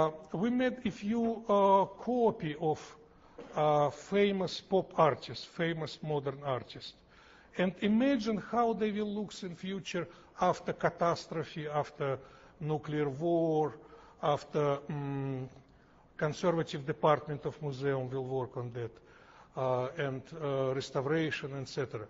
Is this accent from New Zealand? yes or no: no; Russia; accent: New York; now in United States; I immigrated from Soviet Union in the 77. I spent 1 year in Israel, and after that came to New York.